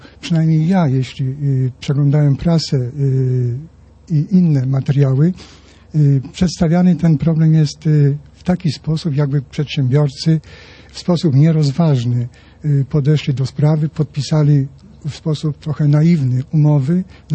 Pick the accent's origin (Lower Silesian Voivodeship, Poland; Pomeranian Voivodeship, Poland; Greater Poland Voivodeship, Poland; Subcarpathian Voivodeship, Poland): Subcarpathian Voivodeship, Poland; Z Podkarpackiego.